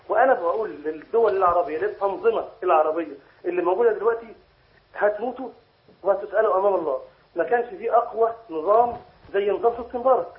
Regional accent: Egypt; أنا مصري كنت مقيم في البحرين

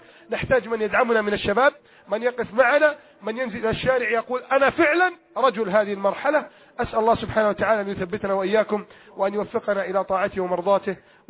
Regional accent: Egypt

